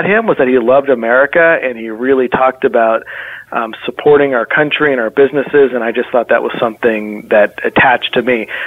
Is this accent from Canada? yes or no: no; California, United States; My wife and I were born and raised in California. I went to school there, undergrad, graduate school, USC, lived in L.A., lived in Santa Monica, Rancho Cucamonga, Riverside.